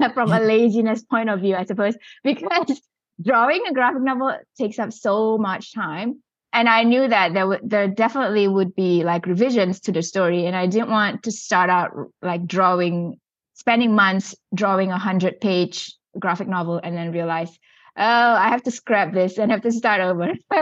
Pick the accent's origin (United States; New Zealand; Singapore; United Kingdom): Singapore; So I grew up in Singapore, where hungry ghosts is pretty big.